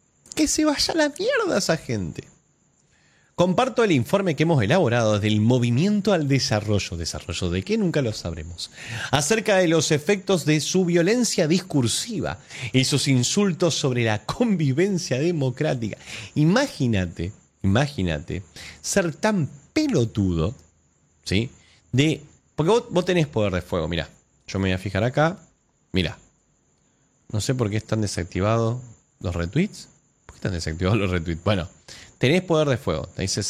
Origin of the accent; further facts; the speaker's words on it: Argentina; somos muchos los argentinos que no pensamos como usted.